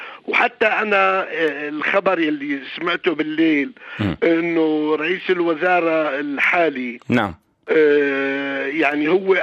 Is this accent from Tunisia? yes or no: no; Syria; أنا كمواطن سوري واشتغلت بالسياسة وكنت وزير بالدولة بالتسعينات